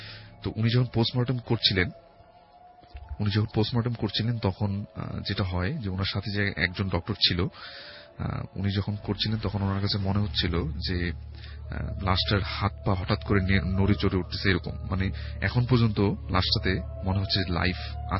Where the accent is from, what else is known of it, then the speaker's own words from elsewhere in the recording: Dhaka, Dhaka Division, Bangladesh; পুরান ঢাকা থেকে এসেছি